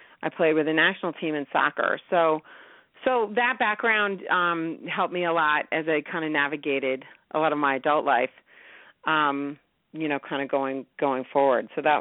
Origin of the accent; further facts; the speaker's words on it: New York, United States; I grew up in New York, and I was the youngest girl in a family with three older brothers.